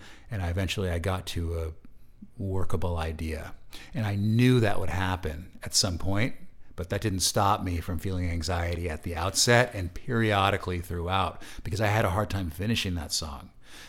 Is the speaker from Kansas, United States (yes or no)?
no; San Francisco, California, United States; I'm not from Texas. We were just living there for a month. Mm. I'm from San Francisco.